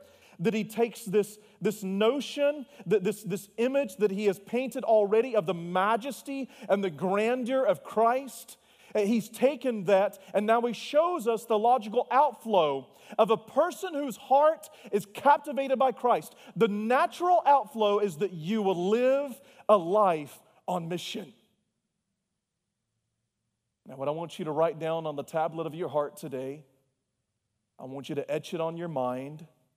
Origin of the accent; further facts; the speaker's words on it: the South, United States; I am from the South, and so you can forgive me.